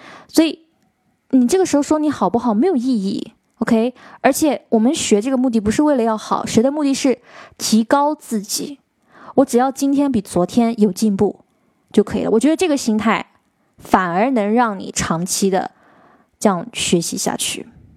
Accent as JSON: {"language": "Chinese", "country": "China", "said": "我发现不管是学什么，我们中国人都会比较在意说"}